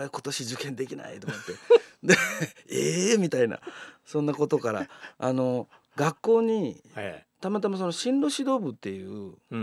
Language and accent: Japanese; Itoman, Okinawa, Japan; 糸満市ですね。